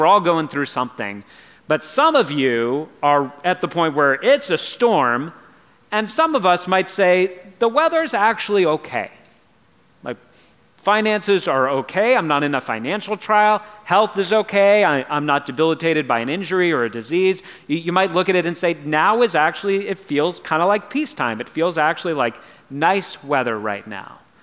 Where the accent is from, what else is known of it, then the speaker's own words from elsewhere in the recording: California, United States; now in Oregon, United States; When I was getting ready to move up, people were warning me. They're like, it rains a lot. And as a Californian, I was like, I like the rain.